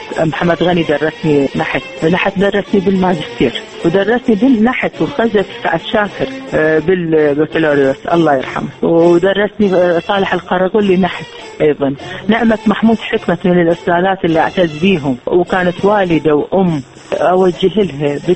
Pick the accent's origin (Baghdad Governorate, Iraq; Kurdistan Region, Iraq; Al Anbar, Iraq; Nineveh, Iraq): Baghdad Governorate, Iraq; Baghdad; أنا وعيت أمي تنحت يعني بالأعظمية، كنا أطفال